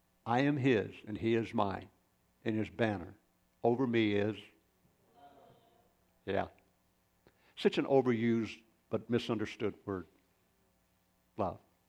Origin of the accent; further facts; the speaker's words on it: Arkansas, United States; I grew up in Arkansas with little dogs.